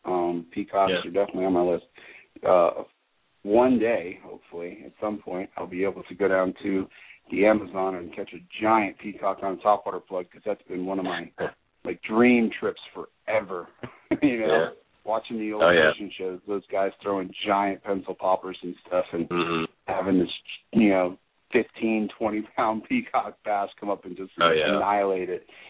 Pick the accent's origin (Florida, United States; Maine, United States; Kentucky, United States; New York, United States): Florida, United States; Miami; from Miami